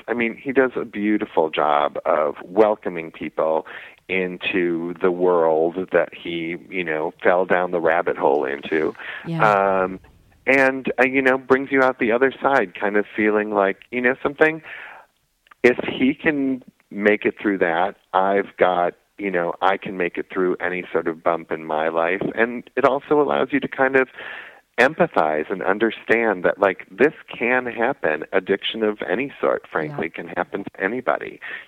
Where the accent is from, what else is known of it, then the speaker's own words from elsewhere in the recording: Milwaukee, Wisconsin, United States; I grew up in the Midwest. I grew up in Milwaukee.